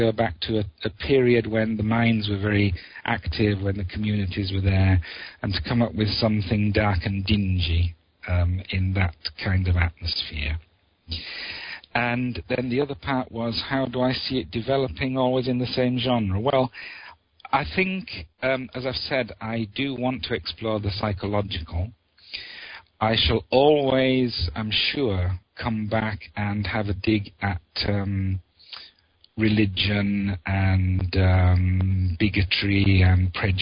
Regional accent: Yorkshire and the Humber, United Kingdom; So I'm a European who happens to have been born here in the UK. How has being a Yorkshireman affected my writing?

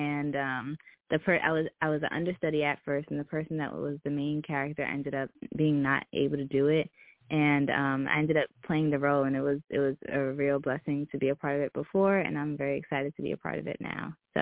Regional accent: Brooklyn, New York, United States; I'm from Brooklyn, New York.

